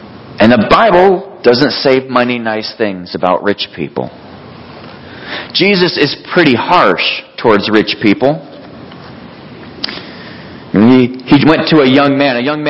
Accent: Michigan, United States; Because I grew up in Michigan. And if you don't do those two things, you probably don't belong in Michigan.

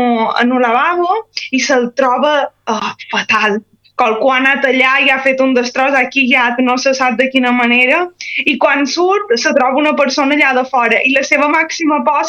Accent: Balearic Islands, Spain; per el que som mallorquins hi trobarem moltes semblances en la manera com està escrit

